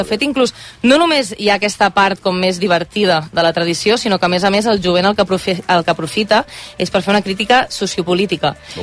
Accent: Sant Pol de Mar, Catalonia, Spain; Jo sóc de Sant Pol, però jo anava al col·le a Arenys de Mar, llavors.

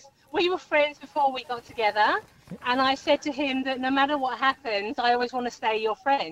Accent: England, United Kingdom; We're both English.

